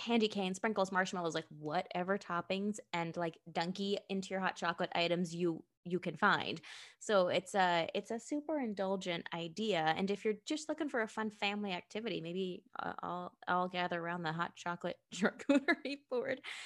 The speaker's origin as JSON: {"language": "English", "region": "Pennsylvania", "country": "United States", "tie": "born or raised there", "said": "I was very spoiled growing up right near Philly"}